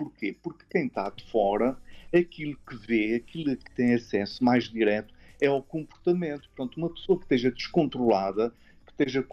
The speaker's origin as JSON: {"language": "Portuguese", "region": "Azores", "country": "Portugal", "moved": "yes", "lives_now": "Lisbon, Portugal", "said": "Sou da ilha de São Miguel, uhum. Vivo em Lisboa já há mais de 40 anos, mas como vê e os nossos ouvintes também ouvem, a pronúncia ainda é um bocadinho carregada."}